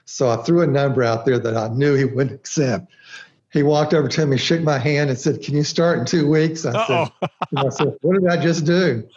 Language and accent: English; Auburn, Alabama, United States; I grew up in Auburn, decided to go to Auburn for my freshman year.